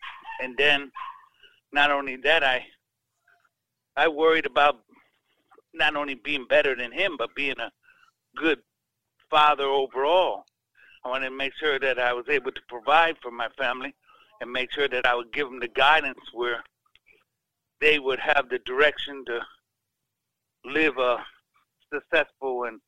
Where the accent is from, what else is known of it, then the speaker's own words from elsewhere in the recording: Chicago, Illinois, United States; Oh, well, I grew up in Chicago on the South Side.